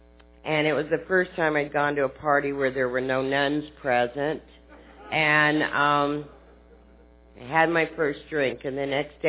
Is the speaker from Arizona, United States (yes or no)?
yes; Phoenix, Arizona, United States; also born or lived in Houston; I was born in Houston, and I was raised in Phoenix, and I grew up in Catholic school at St. Agnes